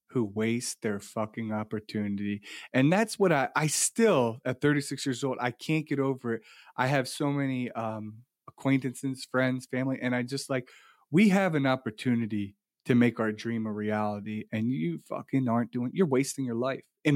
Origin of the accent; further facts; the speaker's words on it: United States; born there; even though I was born in America, so I feel very lucky. And although I was born into kind of a shitty situation, but at least I was born into a shitty situation in the United States.